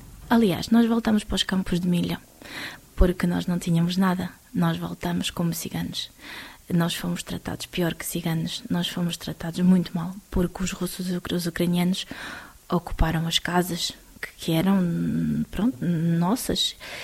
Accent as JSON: {"language": "Portuguese", "country": "Uzbekistan", "tie": "born or raised there", "said": "tenho 35 anos, sou natural do Uzbequistão, um dos 15 países da União Soviética, nasci na União Soviética, então. Faço parte de um povo que chama-se Tártaros da Crimeia, que são muçulmanos"}